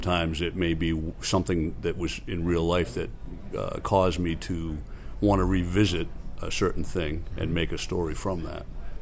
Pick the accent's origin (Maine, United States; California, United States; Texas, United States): Maine, United States; Born and bred in Maine, and it's where my heart is.